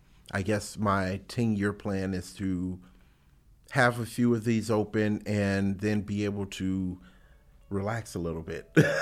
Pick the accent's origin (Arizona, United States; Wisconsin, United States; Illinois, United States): Illinois, United States; Chicago; As I said, I am from Chicago, so we shred our corned beef.